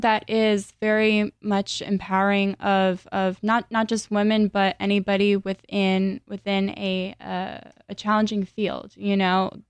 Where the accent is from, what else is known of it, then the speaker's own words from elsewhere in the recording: Boca Raton, Florida, United States; I'm actually from Boca Raton, Florida.